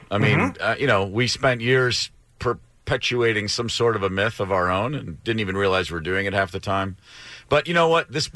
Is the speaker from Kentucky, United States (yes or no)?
yes; Kentucky, United States; moved away as an adult; now in Atlanta, United States; And I moved to Atlanta in 1987 from Kentucky to start a band with some friends of mine.